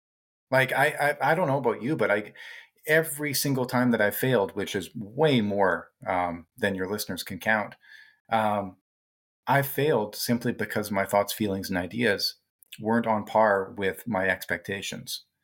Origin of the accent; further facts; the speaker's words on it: Canada; My home was warm to 19 degrees. I'm a Canadian.